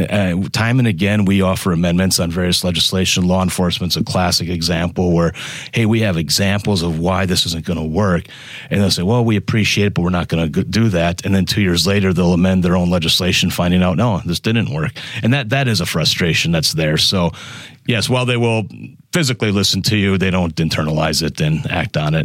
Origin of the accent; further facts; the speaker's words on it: Wisconsin, United States; I grew up in the Midwest. I'm a Wisconsin guy.